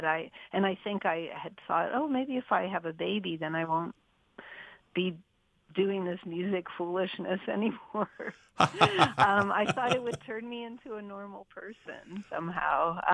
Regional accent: Pittsburgh, Pennsylvania, United States; Yeah, well, I grew up in Pittsburgh, and I think part of being from Pittsburgh, we were like an hour from West Virginia.

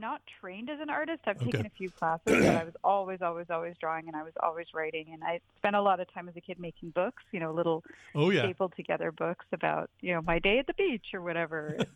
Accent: Ottawa, Ontario, Canada; She grew up in Ottawa, which is also mostly where I grew up. And Ottawa is the capital of Canada, so it's it's no slouch in terms of cities, but it's not the biggest city. So there's a lot of kind of woods and nature around.

